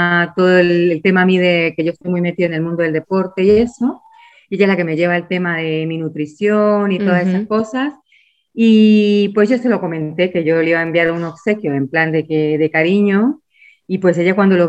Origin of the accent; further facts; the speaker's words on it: Venezuela; moved away; yo siendo de otro país, yo soy de Venezuela, y he emigrado aquí desde hace 15 años